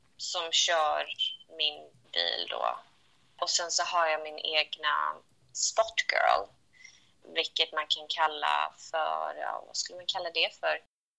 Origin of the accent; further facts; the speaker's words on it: Sweden; Mina föräldrar brukar skämta om det då, alltid när jag är hemma i Sverige.